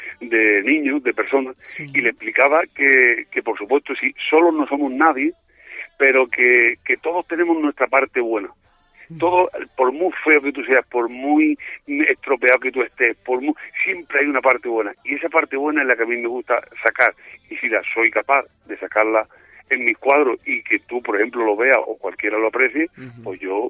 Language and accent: Spanish; Pozoblanco, Andalusia, Spain; Así se llamó la exposición que hice anteriormente en mi pueblo, en Pozo Blanco, se llamaba Alegría.